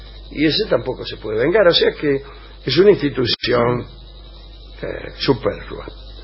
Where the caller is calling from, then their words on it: Las Flores, Buenos Aires Province, Argentina; saludos desde Las Flores, Buenos Aires. A la huella, soy de Las Flores.